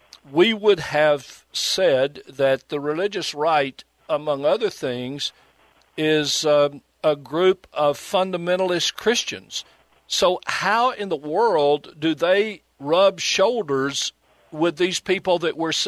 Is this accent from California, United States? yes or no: no; Louisiana, United States; Unfortunately, my home state of Louisiana has a particularly colorful and at times shameful history of fringe political candidates.